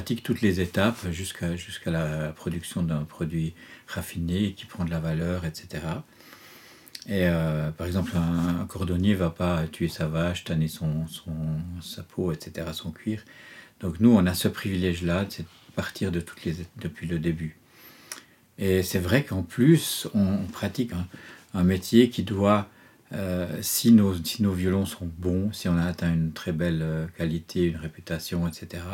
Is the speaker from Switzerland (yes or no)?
yes; La Chaux-de-Fonds, Neuchâtel, Switzerland; je suis revenu presque à la course dans ma ville natale, parce que là, il y a à La Chaux-de-Fonds, il y a une salle de musique